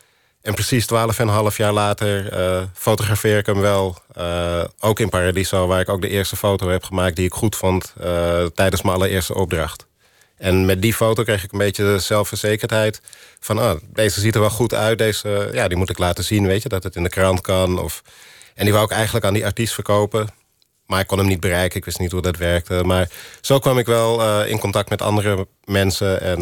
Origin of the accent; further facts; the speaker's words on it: Amsterdam, North Holland, Netherlands; Ik kom uit de Bijlmermeer. Alle flats en alle garages, al het beton, de metro's, de geluiden, de graffiti op de muren. De trappenhuizen, weet ik veel, de junkies.